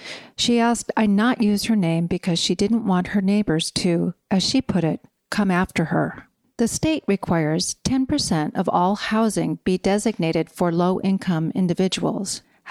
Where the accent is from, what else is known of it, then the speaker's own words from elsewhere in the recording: Deerfield, Illinois, United States; While visiting my hometown of Deerfield, Illinois recently, I stopped by a lunch counter for an Italian beef.